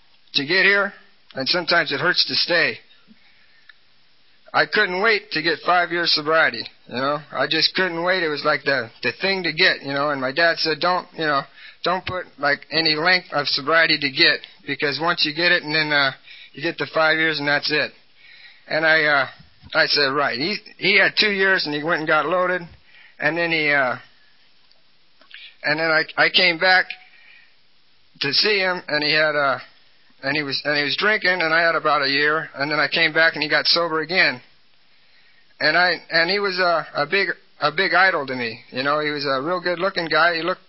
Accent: Walnut Creek, California, United States; And I'm from Walnut Creek, California, the home of sunshine and snobs.

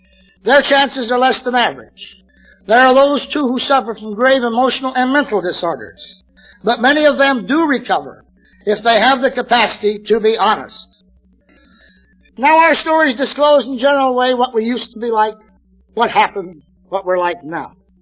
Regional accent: California, United States; Well, we're in California. I'm a Californian. I found my sobriety in California.

